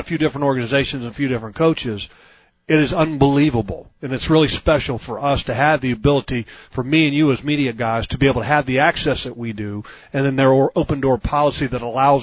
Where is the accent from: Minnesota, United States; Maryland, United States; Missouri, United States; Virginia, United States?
Virginia, United States; Just like where I grew up, we grew up in Virginia, and people say, oh, you went to West Virginia.